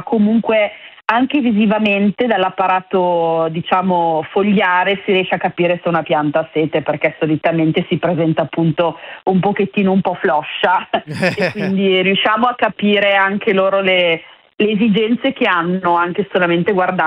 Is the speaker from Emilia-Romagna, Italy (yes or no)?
yes; Parma, Emilia-Romagna, Italy; Poi qui a Parma, perché io sono di Parma, non piove da tantissimo